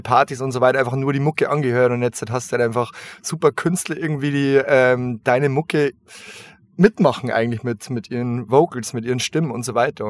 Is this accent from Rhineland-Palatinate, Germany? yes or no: no; Bavaria, Germany; Also mittlerweile wohnen wir, also der Großteil wohnt einfach in Regensburg, wo das nicht mehr so ist wie in einer Kleinstadt in Bayern. Aber wir sind halt alle in der Kleinstadt aufgewachsen